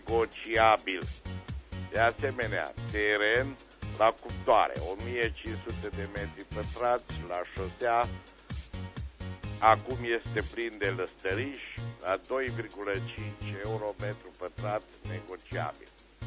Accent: Reșița, Caraș-Severin, Romania; din Reșița

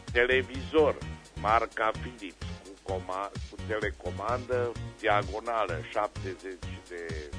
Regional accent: Reșița, Caraș-Severin, Romania; din Reșița

